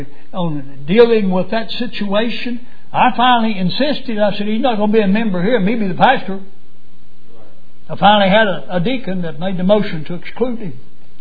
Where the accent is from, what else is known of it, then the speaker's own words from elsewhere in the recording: United States; Folks, I'm glad I'm an American. There's not another nation in this world that I'd want to live in.